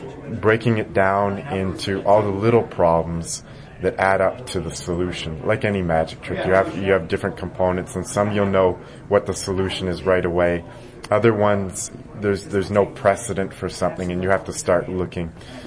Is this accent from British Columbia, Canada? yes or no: no; Ottawa, Ontario, Canada; when I'd seen busker festivals in my hometown of Ottawa